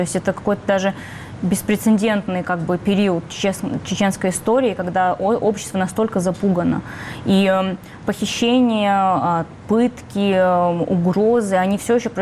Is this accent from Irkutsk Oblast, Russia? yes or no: no; Chechnya, Russia; про то, как я росла в Чечне